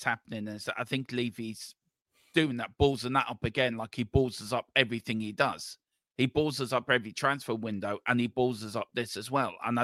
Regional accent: Ireland; We're both Irish, so don't insult us. Don't become an insulter calling us English here. We're both Irish.

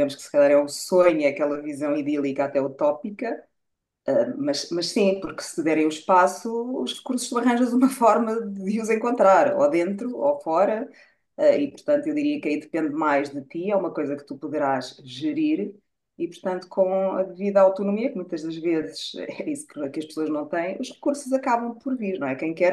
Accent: Lisbon, Portugal; Dizer-vos então que … nascida e criada em Lisboa, portanto, a verdadeira alfacinha

